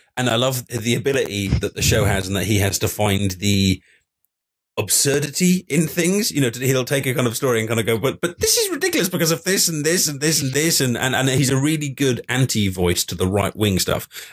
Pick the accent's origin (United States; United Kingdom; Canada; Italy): United Kingdom; Now, obviously, I'm British, and The Daily Show is kind of televised in America